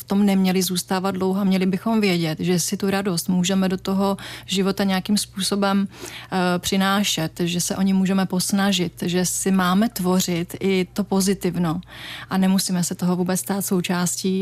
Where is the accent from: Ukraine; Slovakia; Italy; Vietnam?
Slovakia; No, já jsem Slovenka